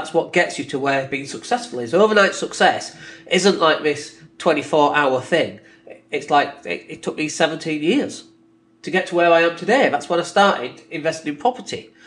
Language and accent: English; Leeds, Yorkshire and the Humber, United Kingdom; anything to do with Leeds, effectively, which is my hometown.